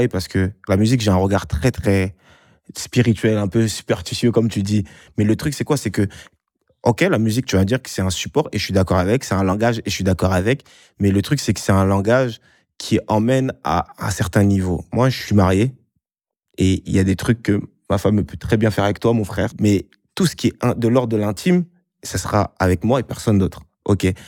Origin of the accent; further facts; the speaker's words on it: Republic of the Congo; moi, je suis congolais. Tu vois, on aime les costumes et tout ça. Et en plus